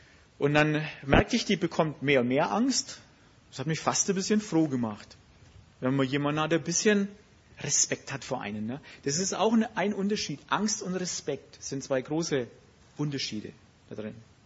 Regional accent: Germany; So sind wir Deutsche, wir sind halt ein bisschen so.

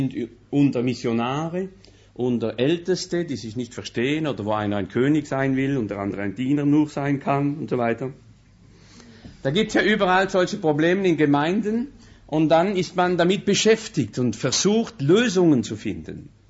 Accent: Colmar, Grand Est, France; born there; German is a second language; Ich bin Elzass, also bin im Elzass geboren, in Colmar, im Oberelsass. Aber ich bin geboren am 46 und habe also nur Französisch gehabt in der Schule.

